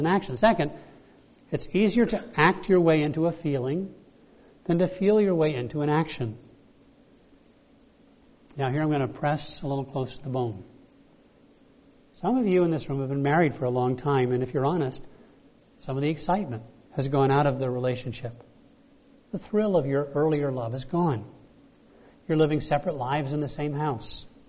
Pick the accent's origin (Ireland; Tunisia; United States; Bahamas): Bahamas; I grew up in the Bahamas.